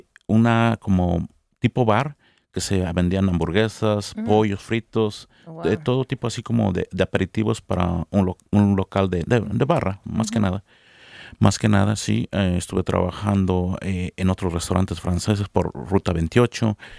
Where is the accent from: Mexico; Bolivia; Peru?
Mexico; moved away; yo vine solo de México y me puse a trabajar siempre.